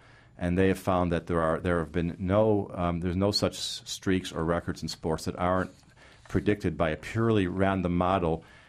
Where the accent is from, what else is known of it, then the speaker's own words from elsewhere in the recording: Chicago, Illinois, United States; let's say that the Yankees are playing the Cubs, since I'm from Chicago